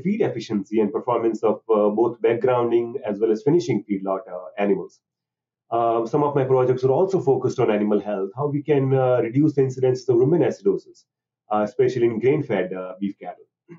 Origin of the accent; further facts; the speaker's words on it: India; English is a second language; I'm originally from India. So I finished my DVM and I did my master's at the National Dairy Research Institute, again in India